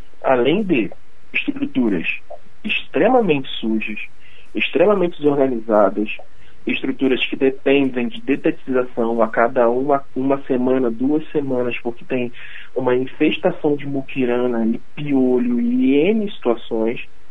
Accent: Rio de Janeiro, Brazil; now in Curitiba, Brazil; eu sou natural do Rio de Janeiro, eu moro em Curitiba desde 2019, e eu sempre vivi no Rio

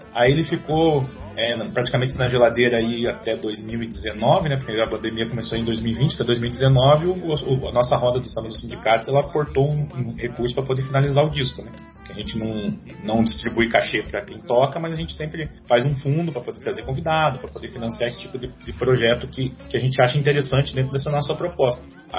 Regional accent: Curitiba, Paraná, Brazil; also born or lived in Dourados; Meu pai nascido em Aquidauana, ele conheceu minha mãe em Campo Grande, e eu nasci em Dourados, daí isso em 1980. Por volta de 84, quando meu irmão mais novo nasceu, a gente veio para Curitiba.

